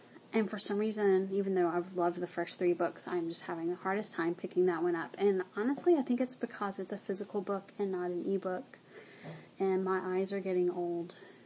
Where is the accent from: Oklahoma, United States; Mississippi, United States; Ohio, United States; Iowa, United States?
Mississippi, United States; And I grew up in Mississippi, literally right off the Natchez Trace.